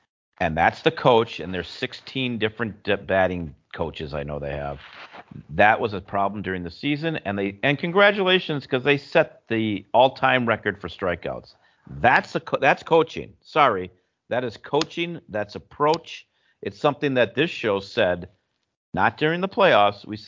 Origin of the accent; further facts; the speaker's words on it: the South, United States; accent: Southern; It might be my southern accent.